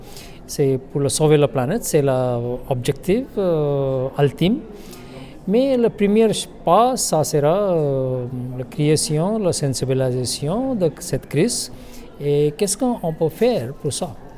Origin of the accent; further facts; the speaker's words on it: India; French is a second language; je viens d'Inde